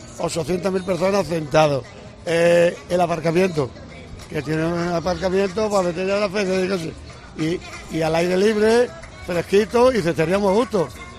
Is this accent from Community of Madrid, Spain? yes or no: no; Málaga, Andalusia, Spain; son clientes del barrio nuestro de San Andrés, que nosotros somos de San Andrés